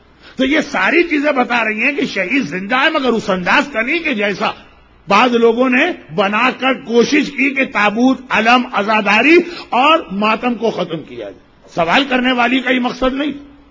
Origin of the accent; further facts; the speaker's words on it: Karachi, Sindh, Pakistan; میرا بچپنا رضویہ سوسائٹی میں گزرا، جو کراچی کا ایک بہت ہی مشہور، اس اعتبار سے مشہور محلہ ہے کہ وہ ساری صاحبان ایمان کی بستی